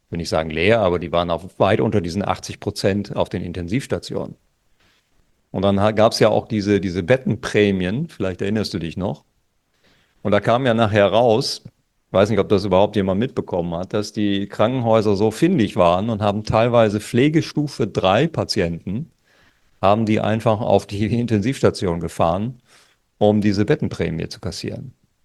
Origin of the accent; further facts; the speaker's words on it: North Sea coast, Germany; wir hatten zum Beispiel an der Küste, wo ich herkomme, an der Nordseeküste